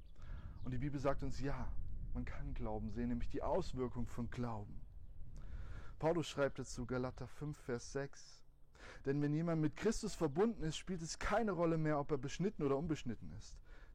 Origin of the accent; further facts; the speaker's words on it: Schriesheim, Baden-Württemberg, Germany; im Edeka in Schriesheim in meinem Heimatort